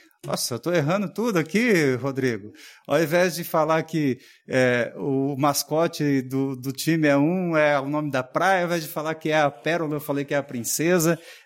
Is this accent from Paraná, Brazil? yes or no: yes; Paraná, Brazil; Perceberam que a minha gauchesa aqui não é tão forte assim, né? Sou paranaense, não conheço o litoral gaúcho aqui ainda, né?